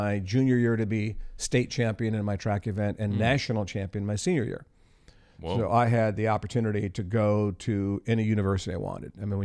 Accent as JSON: {"language": "English", "town": "Columbus", "region": "Ohio", "country": "United States", "tie": "born or raised there", "said": "and I grew up in Columbus, so I went to Ohio State."}